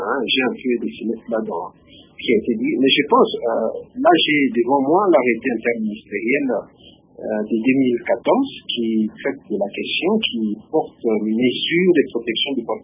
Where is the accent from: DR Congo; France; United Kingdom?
DR Congo; la plupart des gens chez nous au Congo qui se retrouvent dans des coins comme un point stratégique